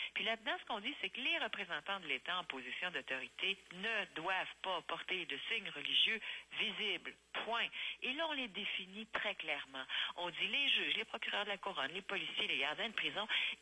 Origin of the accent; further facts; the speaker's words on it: Quebec, Canada; vous et moi, on est Québécois tous les deux.